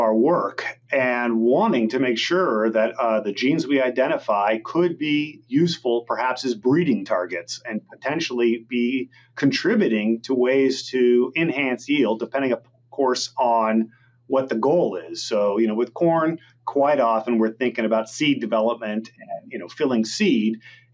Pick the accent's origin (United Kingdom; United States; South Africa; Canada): United States; Los Angeles, California; I grew up in Los Angeles in a very urban area with almost no exposure to agriculture